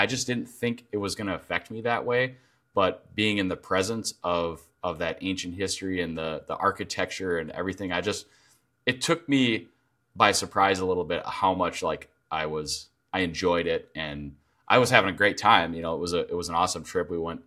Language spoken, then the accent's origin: English; United States; Yeah, I'm American.